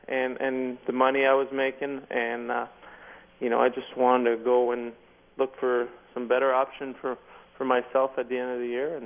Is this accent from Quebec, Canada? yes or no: yes; Quebec City, Quebec, Canada; also born or lived in Calgary; No, I grew up in Quebec City, so we've got a house in Quebec City, and we've got a house in Calgary.